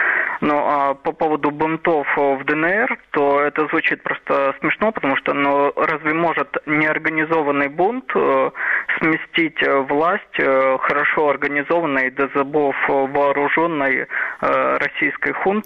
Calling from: Odesa, Odesa Oblast, Ukraine; Здравствуйте

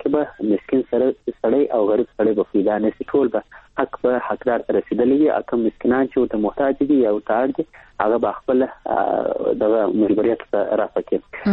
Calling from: Kandahar, Afghanistan; کندهار درسره ټلیفون لیکته وصل سوي

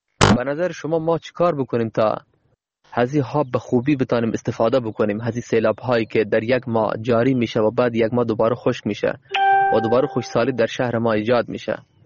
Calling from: Nimruz, Afghanistan; ما یکی از باشندگان ولایت نیمروز هستم.

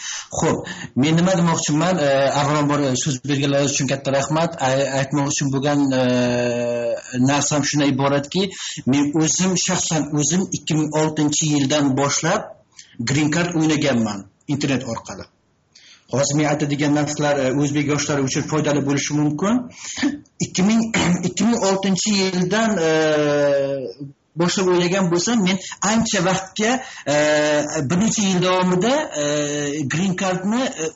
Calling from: Paris, Île-de-France, France; men Fransiyadan, Parijdan.

